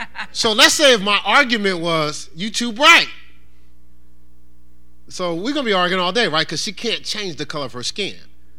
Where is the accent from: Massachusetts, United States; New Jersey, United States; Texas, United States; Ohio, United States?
New Jersey, United States; Newark; He's from Arkansas. I'm from Newark, New Jersey.